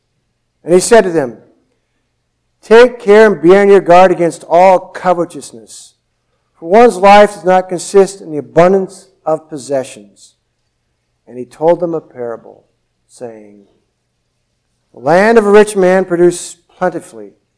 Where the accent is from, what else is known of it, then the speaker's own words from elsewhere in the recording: Minnesota, United States; I grew up in Minnesota, down by the Iowa border.